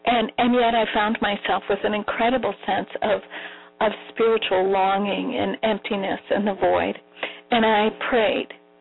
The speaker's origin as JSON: {"language": "English", "town": "Chicago", "region": "Illinois", "country": "United States", "said": "Listen, I'm from Chicago."}